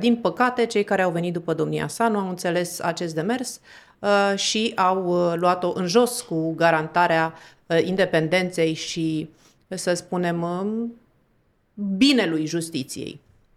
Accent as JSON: {"language": "Romanian", "town": "Craiova", "region": "Dolj", "country": "Romania", "moved": "as an adult", "lives_now": "Bucharest, Romania", "said": "Am venit din Craiova la 18 ani, în București"}